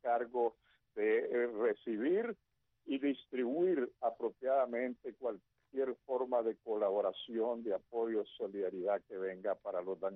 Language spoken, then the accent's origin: Spanish; Matagalpa, Nicaragua; Yo estaba viendo también la televisión de mi ciudad natal, Matagalpa